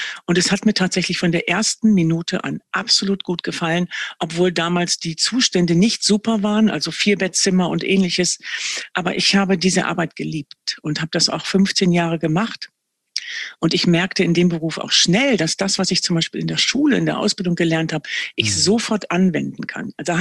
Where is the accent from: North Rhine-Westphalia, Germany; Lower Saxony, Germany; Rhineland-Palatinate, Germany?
Lower Saxony, Germany; Verden an der Aller; Und zurzeit lebe ich ja wieder in meiner Heimatstadt. Das ist Verden an der Aller und gehe so die alten Straßen der Kindheit zwischendurch